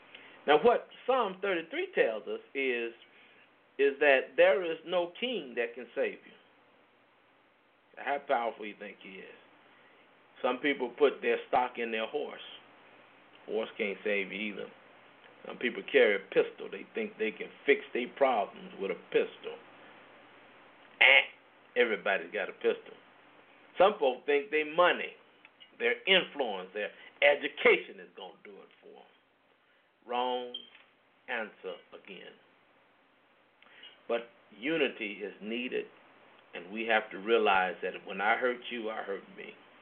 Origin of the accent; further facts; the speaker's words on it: Chicago, Illinois, United States; I remember growing up in Chicago, running crazy in the streets and what have you.